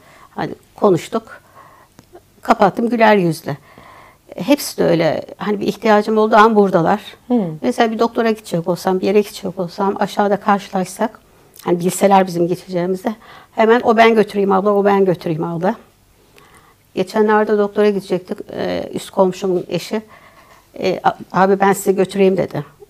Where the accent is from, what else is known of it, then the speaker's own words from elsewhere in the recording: Elmalı, Antalya, Turkey; ben Antalya'nın Elmalı ilçesinde doğdum, büyüdüm.